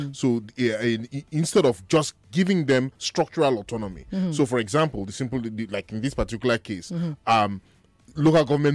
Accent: Rivers, Nigeria; let's say like now my home state, River State, there are 23 local governments, and then there is the River State government.

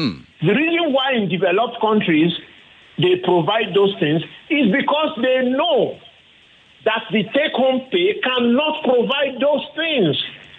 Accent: Ikoyi, Lagos, Nigeria; as a child of a senior civil servant that lived in Ikoyi and I grew up in Ikoyi

